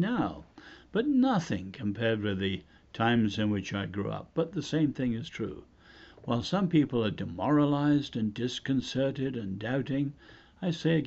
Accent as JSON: {"language": "English", "country": "China", "tie": "born or raised there", "said": "My parents were born in China, both of them. And I was born in China during World War II, as were my two brothers. So we lived in north central China"}